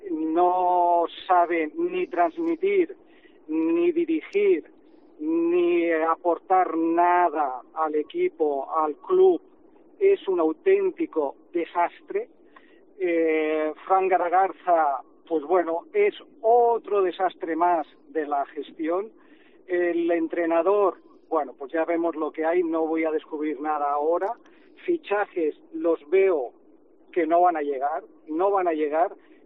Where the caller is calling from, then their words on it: Badalona, Catalonia, Spain; de Badalona.